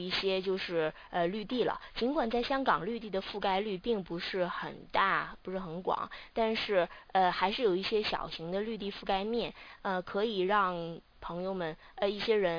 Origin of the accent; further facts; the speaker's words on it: China; 作为一个中国人，我们在小学的时候就学过很多鲁迅的小说